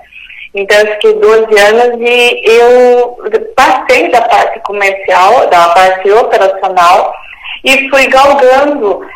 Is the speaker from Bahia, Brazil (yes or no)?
no; Curitiba, Paraná, Brazil; eu sou curitibana, nascida e criada aqui em Curitiba, né? Meus pais também, né? Apesar que o meu pai era descendente de alemão, meus avós eram alemães e a minha mãe era descendente de portugueses